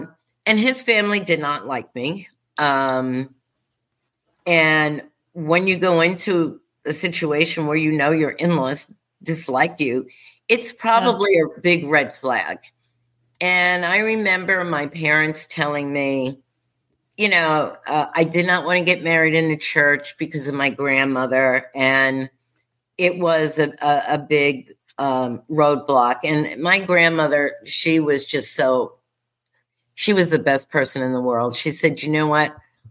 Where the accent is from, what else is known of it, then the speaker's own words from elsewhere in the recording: New York, United States; And, you know, I'm a New Yorker. I love New York.